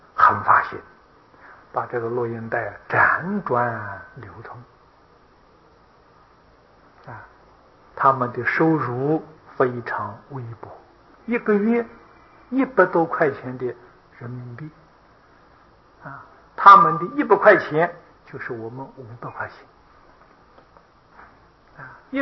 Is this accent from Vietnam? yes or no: no; Taiwan; 我们台湾人是生在福中不知福啊